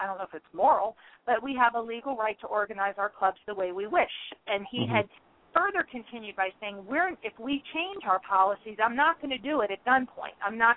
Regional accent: Norfolk, Virginia, United States; also born or lived in Boston / New York; now in Denver, United States; I originally come from the South. I'm here in Denver now. I was educated in Boston and New York, but I'm originally from Norfolk, Virginia

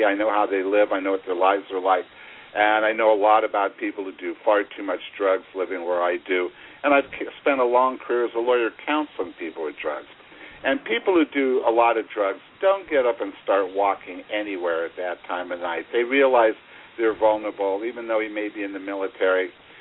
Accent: Los Angeles, California, United States; I grew up in Los Angeles. Of course I've been in gay bars.

